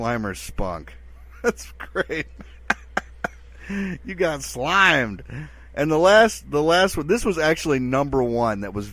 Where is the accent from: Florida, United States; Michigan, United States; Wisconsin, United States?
Wisconsin, United States; I'm from Wisconsin. We call it pop.